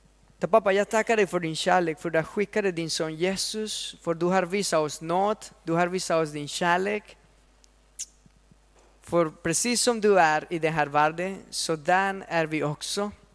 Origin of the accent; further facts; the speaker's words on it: Colombia; now in Sweden; Jag är från Colombia